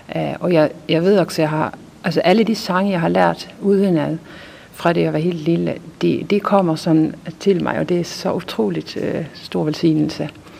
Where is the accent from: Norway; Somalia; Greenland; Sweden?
Sweden; Ja, jeg er også svensker. … Bor lige nu i Göteborg